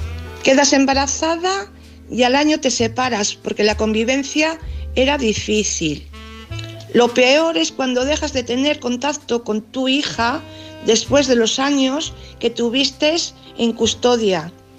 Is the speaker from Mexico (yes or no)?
no; Valladolid, Castile and León, Spain; de Valladolid.